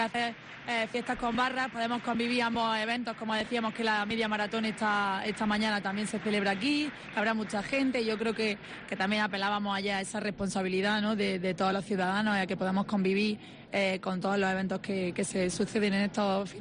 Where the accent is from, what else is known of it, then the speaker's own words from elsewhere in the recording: Granada, Andalusia, Spain; para mí como granadina lo he vivido siempre desde muy pequeña con mi familia